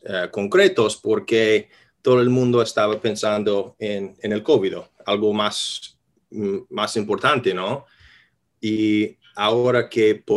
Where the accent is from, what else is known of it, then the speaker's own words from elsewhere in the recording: New York, United States; yo soy de Nueva York, yo trabajo aquí mucho